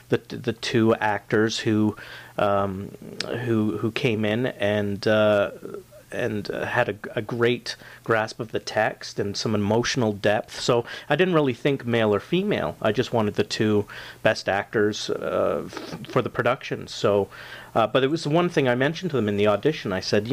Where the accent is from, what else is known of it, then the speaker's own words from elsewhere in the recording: Newmarket, Ontario, Canada; I was born and raised in Newmarket, Ontario.